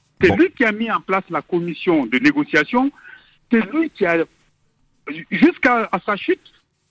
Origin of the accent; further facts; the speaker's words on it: Mali; parce qu'en tant que Malien, tout le monde est content